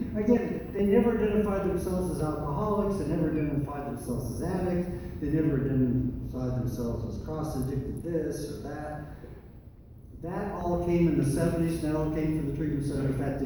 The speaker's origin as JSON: {"language": "English", "town": "Boston", "region": "Massachusetts", "country": "United States", "tie": "born or raised there", "said": "I was raised in the Boston area."}